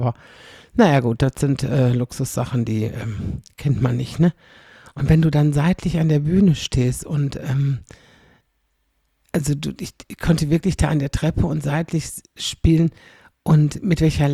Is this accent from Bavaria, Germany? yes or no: no; North Rhine-Westphalia, Germany; dass das eben meine Heimatstadt wäre